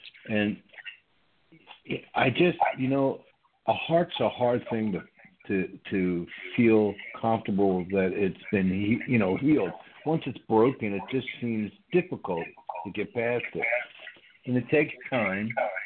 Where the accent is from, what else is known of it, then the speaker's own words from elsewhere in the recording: Norristown, Pennsylvania, United States; I grew up in a town right around the corner from you called Norristown, Pennsylvania.